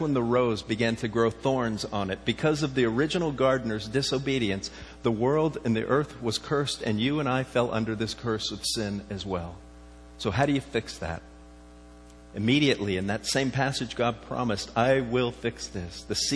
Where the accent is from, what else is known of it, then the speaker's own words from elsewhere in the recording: Florida, United States; I grew up in South Florida. I don't think they have heat lightning out here.